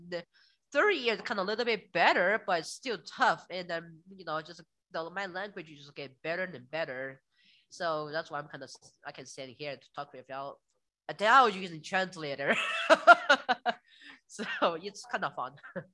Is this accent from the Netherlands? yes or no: no; China; English is a second language; moved away as an adult; I am from China, and I got here like about 5 years ago